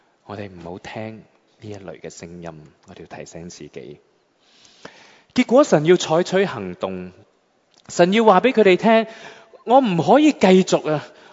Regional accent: Hong Kong; now in Los Angeles, United States; 咁我係香港人嚟啊，口音真係改唔到係咪啊？

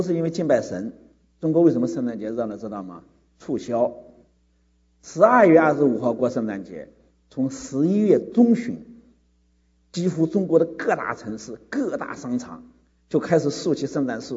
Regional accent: United States; 那我们美国人过，在美国过感恩节

